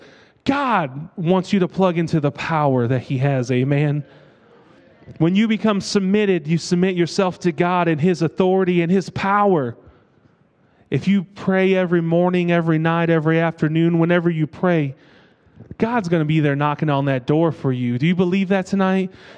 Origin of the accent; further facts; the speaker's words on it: Gary, Indiana, United States; We grew up in Gary as well for most of my childhood.